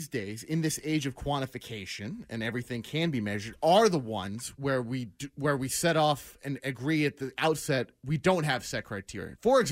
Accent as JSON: {"language": "English", "town": "New York City", "region": "New York", "country": "United States", "also_born_or_lived": "Long Island", "said": "Well, I used to live in Long Island briefly. I'm from New York City."}